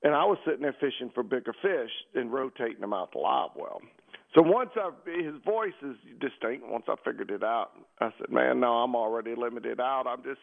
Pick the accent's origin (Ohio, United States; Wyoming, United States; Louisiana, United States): Louisiana, United States; Algiers; now in Mississippi, United States; when I moved from Algiers over here to Mississippi, I grew up fishing down there in the parish, and it's pretty far piece now from here